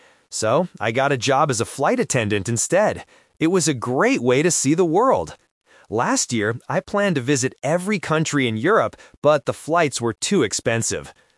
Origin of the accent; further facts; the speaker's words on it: Canada; Many of my viewers think I am from Australia because I make a lot of surfing videos, but I actually grew up in a small, cold town in Canada.